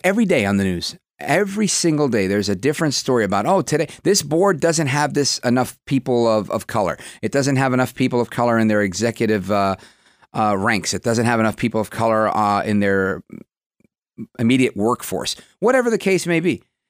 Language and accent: English; Brooklyn, New York, United States; also born or lived in New Jersey; I've told you before, I grew up in Brooklyn. It was a very mixed neighborhood, very mixed. But moved to Jersey, not very mixed at all.